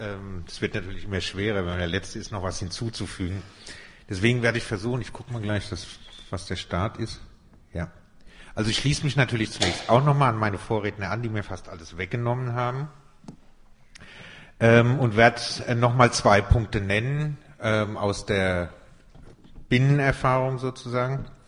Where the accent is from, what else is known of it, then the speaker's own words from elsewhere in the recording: Frankfurt, Hesse, Germany; Ich komme aus Frankfurt.